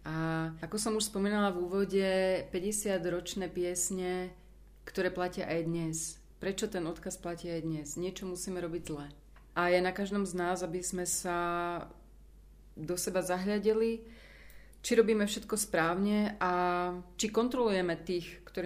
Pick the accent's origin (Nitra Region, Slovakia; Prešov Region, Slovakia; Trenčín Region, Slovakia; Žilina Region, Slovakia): Prešov Region, Slovakia; Prešov; now in Prague, Czechia; Mne chýba Prešov ako moje rodné mesto a mesto, ktoré mám veľmi rada.